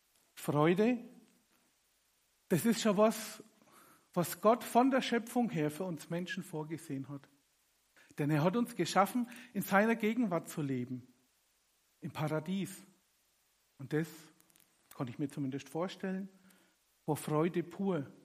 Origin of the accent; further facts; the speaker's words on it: Burg, Bavaria, Germany; Ich komme aus Burg